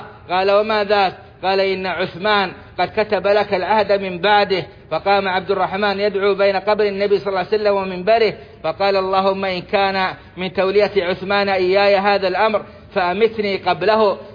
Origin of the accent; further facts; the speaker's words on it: Saudi Arabia; اللهم أدم على بلادنا السعودية أمنها وإيمانها